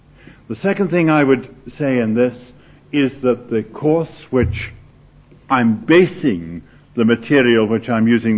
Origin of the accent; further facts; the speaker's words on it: Scotland, United Kingdom; Of course, I'm a Scot.